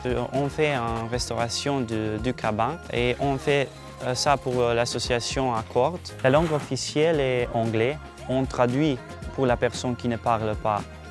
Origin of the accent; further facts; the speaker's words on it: Serbia; j'ai 23 ans. Je viens de Serbie.